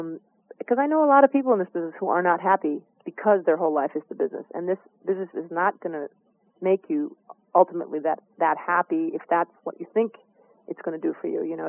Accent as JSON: {"language": "English", "town": "Tucson", "region": "Arizona", "country": "United States", "tie": "born there", "said": "I was born in Tucson, Arizona, so no problem."}